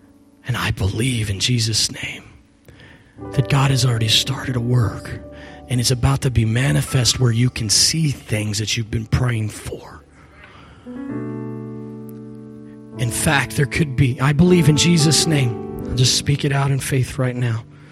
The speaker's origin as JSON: {"language": "English", "region": "Maryland", "country": "United States", "said": "and I'm from Maryland originally, so I don't know all the history of Ohio"}